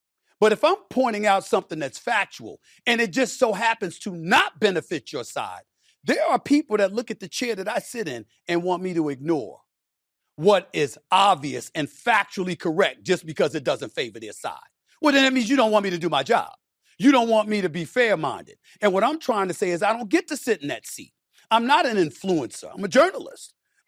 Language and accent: English; Hollis, New York, United States; my boys that I grew up with in Hollis